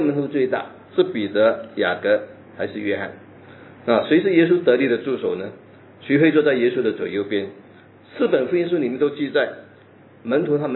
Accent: Singapore; 我们说我们也是新加坡人

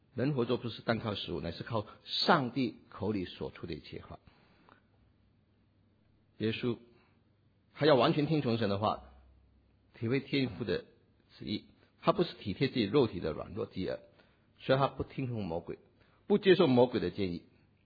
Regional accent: China; 我们中国人说知己知彼，百战百胜。

